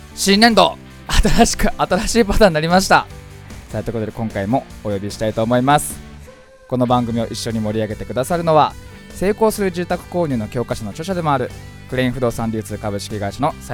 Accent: Fujisawa, Kanagawa, Japan; 藤沢出身の俳優タレントとして活動する私

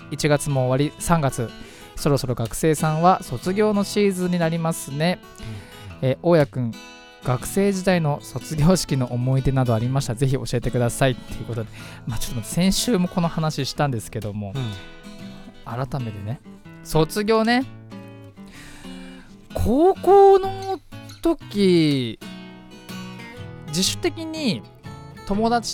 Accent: Fujisawa, Kanagawa, Japan; 藤沢出身の俳優タレントとして活動する

